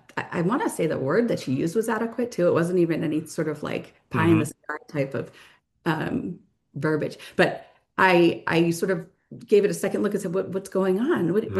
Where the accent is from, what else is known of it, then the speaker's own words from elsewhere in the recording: Natick, Massachusetts, United States; also born or lived in New York City; I grew up in Natick, was familiar with Franklin.